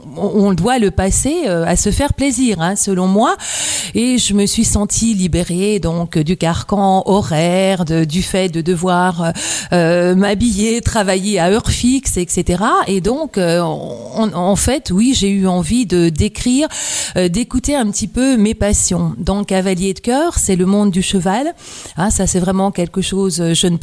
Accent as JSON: {"language": "French", "town": "Le Creusot", "region": "Bourgogne-Franche-Comté", "country": "France", "tie": "born or raised there", "said": "Je viens donc du Creusot, ma ville natale."}